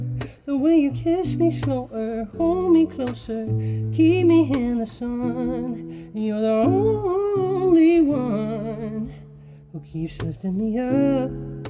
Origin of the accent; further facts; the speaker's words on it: Westminster, Maryland, United States; Yeah, I grew up in Westminster, Maryland. It's like 40 minutes north of Baltimore.